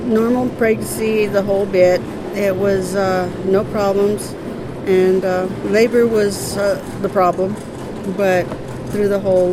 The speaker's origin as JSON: {"language": "English", "town": "Belen", "region": "New Mexico", "country": "United States", "tie": "born there", "said": "I was born in Belen, and it was a small little hospital."}